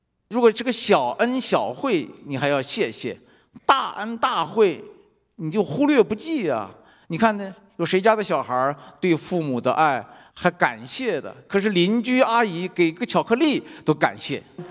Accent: China; 我在这个中国长大，从小受的教育是爱憎分明，敌我分明。

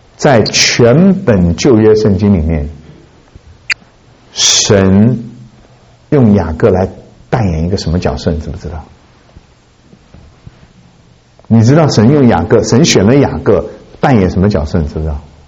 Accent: Hunan, China; 听说在湖南，就是我的家乡，前几年有一次发生两个村子的人啊

